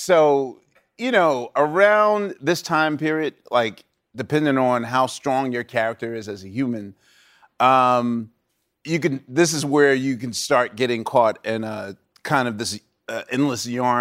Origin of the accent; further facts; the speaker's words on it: Philadelphia, Pennsylvania, United States; even though, like, we're both from West Philly, like, it was just casual